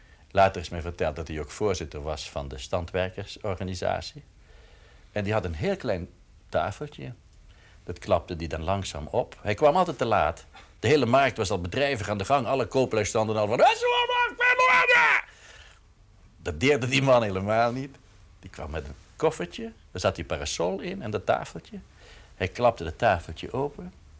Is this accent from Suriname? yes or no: no; Sittard, Limburg, Netherlands; born there; Ik ben in Sittard geboren, een klein stadje in Zuid-Limburg.